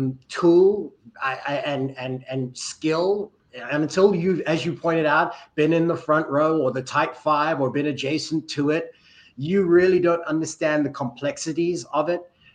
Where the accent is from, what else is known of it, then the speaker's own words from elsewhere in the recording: South Africa; obviously, as a South African, I'm partial to it, though.